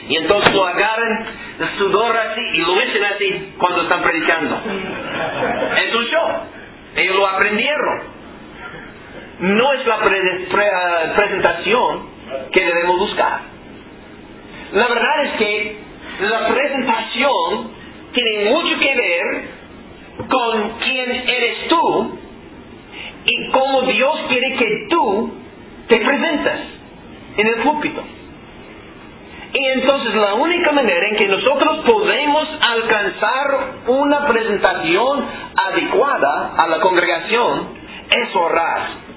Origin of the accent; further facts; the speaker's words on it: Southeast, United States; Spanish is a second language; soy del sureste de los Estados Unidos, ahí es el cinturón